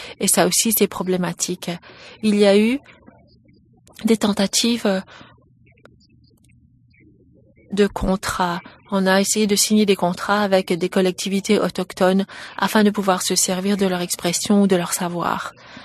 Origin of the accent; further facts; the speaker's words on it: Canada; en tant que Canadien, comment puis-je protéger quelque chose qui est fondamentalement canadien